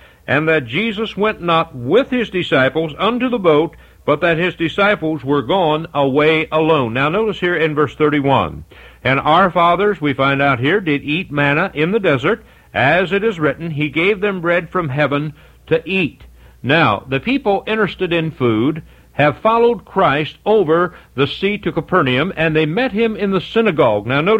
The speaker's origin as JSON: {"language": "English", "country": "United States", "said": "I don't know about you, but I thank God I'm an American."}